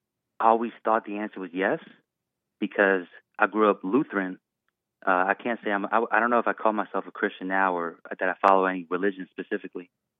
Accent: Prince George's County, Maryland, United States; now in Los Angeles, United States; I'm not even from California originally. I'm in Los Angeles right now. I actually grew up in Prince George's County over in Maryland, where that Maryland man's from.

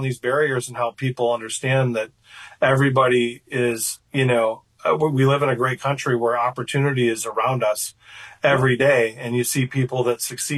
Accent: Alabama, United States; that's what it was like where I was growing up in Alabama.

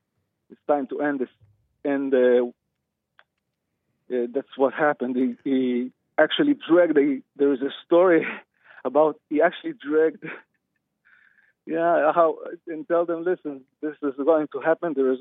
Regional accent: Israel; now in Los Angeles, United States; I'm from Israel. I am here in Los Angeles

